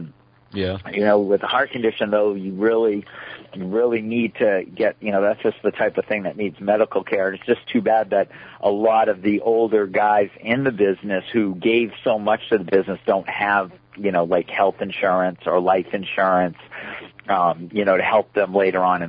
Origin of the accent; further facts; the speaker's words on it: Maine, United States; knowing I was from Maine and from New England and stuff